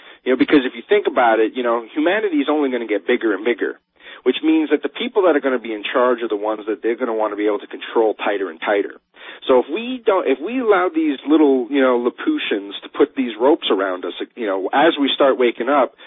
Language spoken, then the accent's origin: English; New England, United States; because I grew up in New England